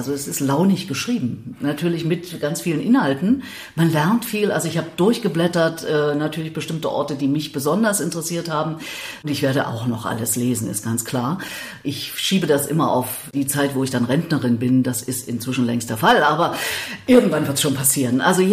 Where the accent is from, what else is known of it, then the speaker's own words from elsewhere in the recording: Erfurt, Thuringia, Germany; Oh, Erfurt, jetzt werden hinter meiner Heimatstadt.